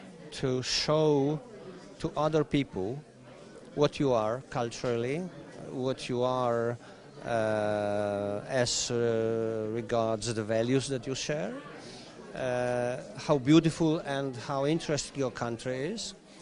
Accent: Poland; English is a second language; I come from Poland.

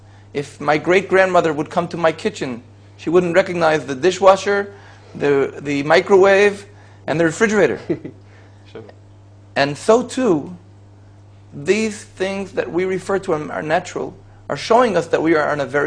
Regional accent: Jerusalem, Jerusalem District, Israel; English is a second language; I am from Jerusalem.

